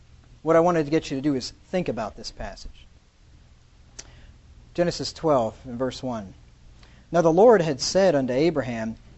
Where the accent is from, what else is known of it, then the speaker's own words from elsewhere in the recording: Pennsylvania, United States; I grew up in Pennsylvania. I was converted there.